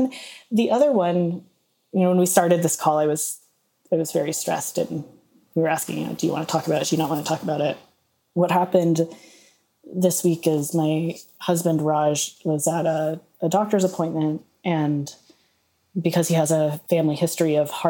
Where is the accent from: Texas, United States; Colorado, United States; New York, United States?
Texas, United States; Or, you know, I grew up in Texas. Like, my family is still there.